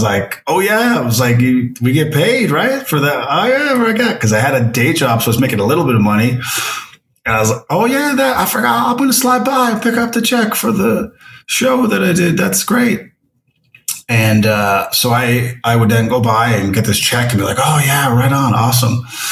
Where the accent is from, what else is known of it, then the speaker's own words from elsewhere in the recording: Newfoundland and Labrador, Canada; It's going to be promoted and back in my home province and my hometown.